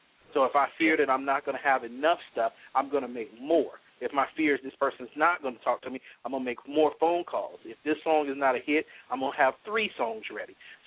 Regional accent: Cincinnati, Ohio, United States; now in Atlanta, United States; You know, I came down to Atlanta from Cincinnati.

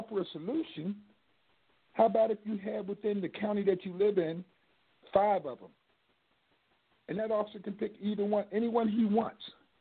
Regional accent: Harrisburg, Pennsylvania, United States; and I grew up in Harrisburg, Pennsylvania

